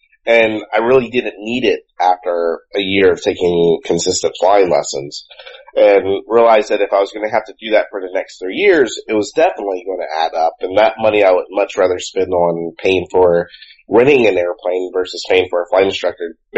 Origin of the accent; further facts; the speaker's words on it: Georgia, United States; also born or lived in Florida; You know, growing up in the South here, in Georgia primarily, Georgia and Florida, nice flying weather sometimes